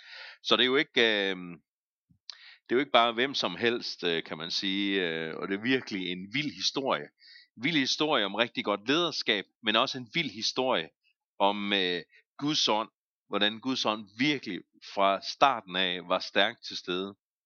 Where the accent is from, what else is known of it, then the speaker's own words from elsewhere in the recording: Zealand, Denmark; jeg er også en form for indvandrer til det her område. Jeg kommer fra et andet sted i landet, jeg kommer fra Sjælland.